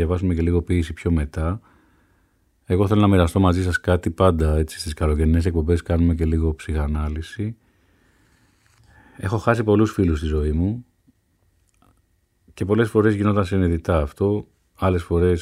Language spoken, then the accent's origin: Greek; Athens, Attica, Greece; Μεγάλωσα στα Κάτω Πατήσια μέχρι τα 12 μου. Και στην πρώτη γυμνασίου μετακομίσαμε οικογενειακώς